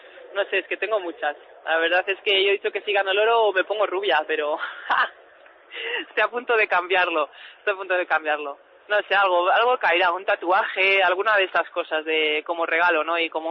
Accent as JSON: {"language": "Spanish", "region": "Cantabria", "country": "Spain", "said": "A mí va la marcha, sí, como buena cántabra, sí, me va la marcha."}